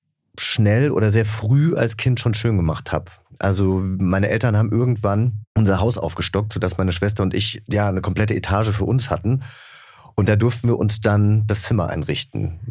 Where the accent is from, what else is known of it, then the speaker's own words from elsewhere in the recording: Langgöns, Hesse, Germany; Ich bin in Hessen aufgewachsen, in der Nähe von Gießen, einem kleinen Dorf. Das heißt Langgöns, kennt kein Mensch, außer man kommt vielleicht aus der Frankfurter Gießener Gegend, weil wir eine Autobahnausfahrt haben.